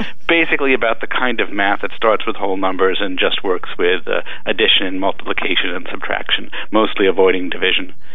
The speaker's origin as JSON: {"language": "English", "town": "Long Island", "region": "New York", "country": "United States", "also_born_or_lived": "Madison", "said": "Not the city, no, from Long Island."}